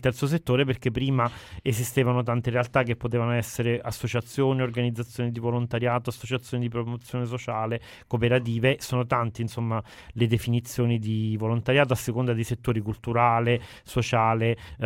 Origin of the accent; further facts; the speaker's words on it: Arzignano, Veneto, Italy; vengo da Arzignano e sono un volontario da 20 anni ormai di associazioni tra cui CILSA, che è proprio di Arzignano